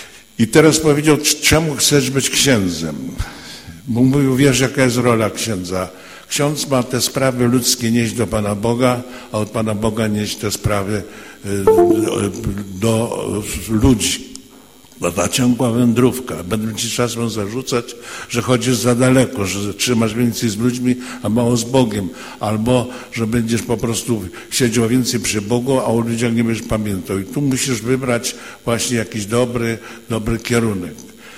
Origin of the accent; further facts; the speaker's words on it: Subcarpathian Voivodeship, Poland; w moich stronach w diecezji przemyskiej